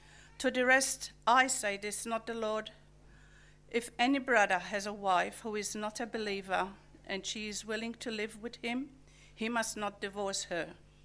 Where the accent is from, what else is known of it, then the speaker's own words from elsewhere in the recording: Malta; born there; I was born in Malta, a predominantly Catholic country in every sense of the word.